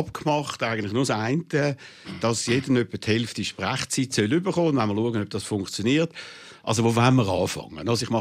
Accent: Switzerland; als Schweizer Jude, als jüdischer Schweizer

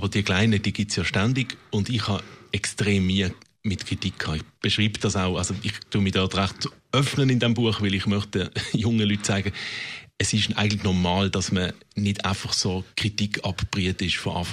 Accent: Basel, Basel-Stadt, Switzerland; Und, wenn man als Basler nach Zürich eingeladen wird, dann sollte man sich gut vorbereiten.

